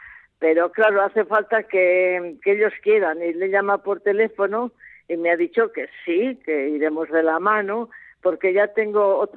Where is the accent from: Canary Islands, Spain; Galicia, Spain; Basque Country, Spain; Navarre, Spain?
Basque Country, Spain; Bilbao; soy de Bilbao